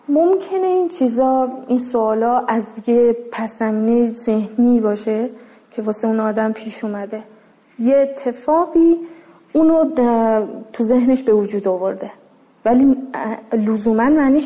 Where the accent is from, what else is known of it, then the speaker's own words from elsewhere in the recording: Afghanistan; now in Karaj, Iran; ما تازه رفتیم کرج، شاید 3 سال بیشتر نشده. اون محلی که رفتیم، تو اون کوچه‌ای که هستیم، فقط ما خانواده افغانی هستیم.